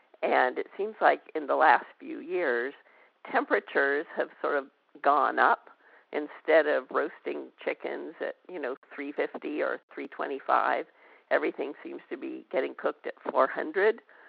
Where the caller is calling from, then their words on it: Decatur, Georgia, United States; Decatur, Georgia.